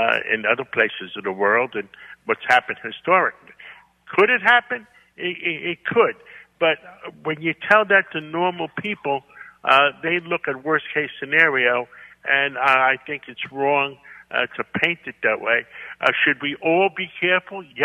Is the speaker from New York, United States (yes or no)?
yes; New York, United States; I am a New Yorker.